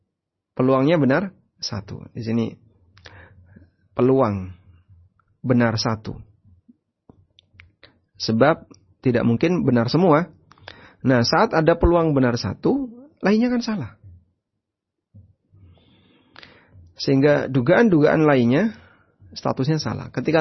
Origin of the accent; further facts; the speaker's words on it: Yogyakarta, Special Region of Yogyakarta, Indonesia; Mas, kamu dari mana? Ya, saya sampaikan, saya dari Jogja.